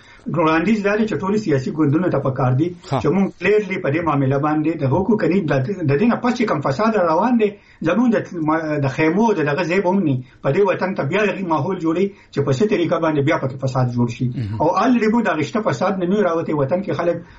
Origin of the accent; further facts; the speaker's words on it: Khyber Pakhtunkhwa, Pakistan; مونږ د پښتونخوا یو